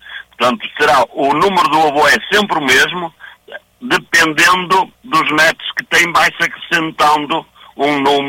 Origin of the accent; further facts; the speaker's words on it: Marecos, Porto, Portugal; Eu fui criado pela minha avó, eu sou natural de Marecos, Penafiel.